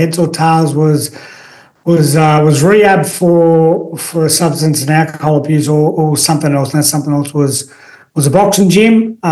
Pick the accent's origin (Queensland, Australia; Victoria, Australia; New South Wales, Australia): New South Wales, Australia; Sydney; I was born and bred in the Sutherland Shire, down in Sydney. And, you know, I had a blue-collar working-class background with, you know, working-class family